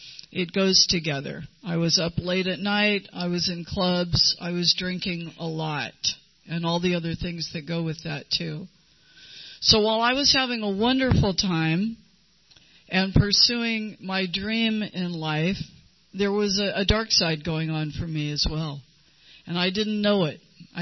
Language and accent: English; San Diego, California, United States; I grew up here in San Diego. I graduated from Hilltop High School in Chula Vista.